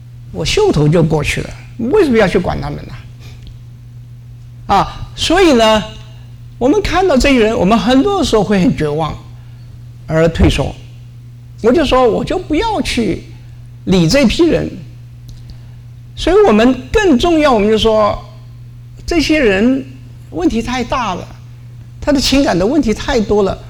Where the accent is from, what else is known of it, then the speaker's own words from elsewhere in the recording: Guangdong, China; 所以说我常常就说一句话，我是广东人